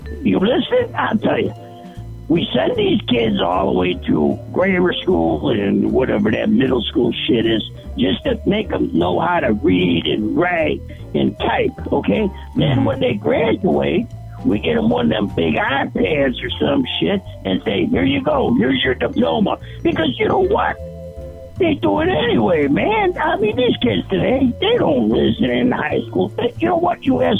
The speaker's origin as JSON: {"language": "English", "region": "Illinois", "country": "United States", "said": "You know, I hail from Armpit, Illinois, and man, we're broke."}